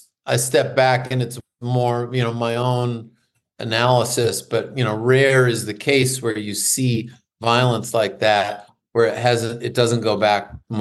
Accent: New Hampshire, United States; I grew up in New Hampshire. WBCN was our real big local rock station coming out of Boston.

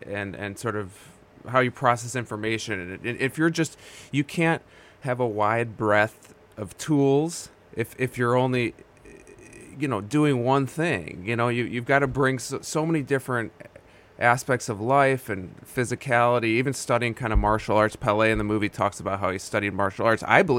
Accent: Chicago, Illinois, United States; I grew up in Chicago area.

